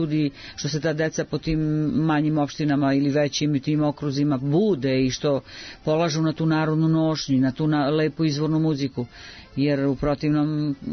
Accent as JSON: {"language": "Serbian", "town": "Kučevo", "region": "Southern and Eastern Serbia", "country": "Serbia", "said": "ja sam, pošto sam iz Kučeva"}